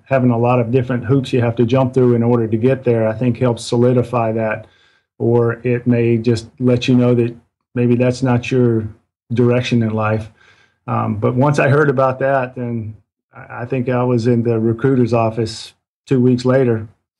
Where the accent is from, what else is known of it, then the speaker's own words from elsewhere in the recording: Macon, Georgia, United States; You know, Ben, I'm from Macon, Georgia. It's a small town back in middle Georgia.